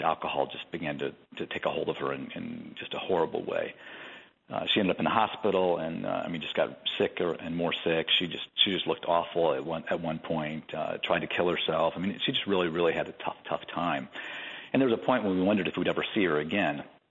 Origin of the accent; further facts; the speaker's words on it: Chicago, Illinois, United States; I grew up in Chicagoland. I live in the north side right now.